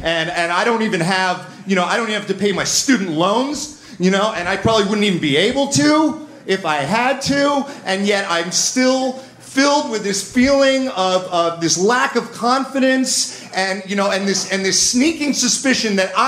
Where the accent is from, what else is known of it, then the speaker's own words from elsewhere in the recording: New York, United States; sense of ennui growing up in Westchester County, and, you know, and then getting sent away to a boarding school in Connecticut before I was really ready to leave home